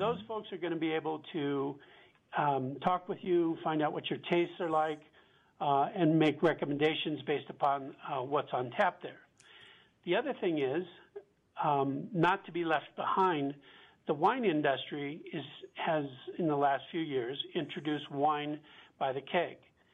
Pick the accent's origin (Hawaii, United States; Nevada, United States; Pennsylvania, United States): Hawaii, United States; I'm from Hawaii. There's a term in Hawaii, ohana, which means family or circle of trusted loved ones.